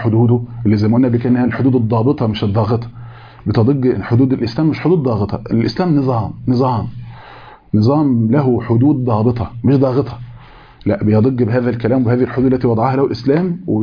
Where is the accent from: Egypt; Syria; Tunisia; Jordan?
Egypt; مثلا هل يتصور ان مثلا عندنا في مصر